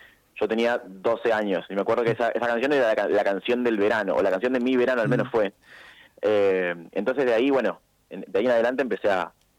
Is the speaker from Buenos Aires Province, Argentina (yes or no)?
no; Rafaela, Santa Fe, Argentina; a él lo conocí porque ambos somos de Rafaela